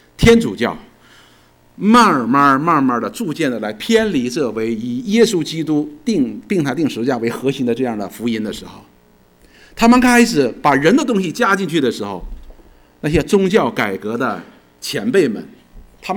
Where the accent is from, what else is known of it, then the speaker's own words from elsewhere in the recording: China; 当天现在我们回到中国，我们都是中国人，我们都爱我们大陆的弟兄姊妹。